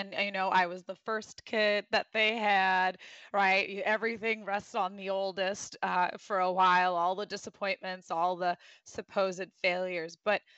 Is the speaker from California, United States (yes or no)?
yes; California, United States; as somebody growing up in Orange, as a Muslim female growing up in Orange County, I was quite bullied a lot.